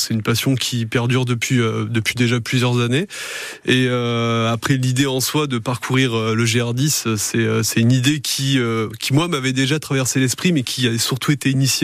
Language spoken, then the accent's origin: French; Nouvelle-Aquitaine, France; Et moi je suis landais, et j'habite à Mont-de-Marsan.